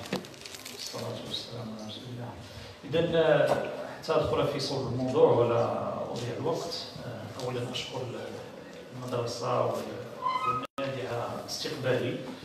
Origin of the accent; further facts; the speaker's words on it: Morocco; مثلا نحن كمغاربه نستهلك ونستورد الثقافه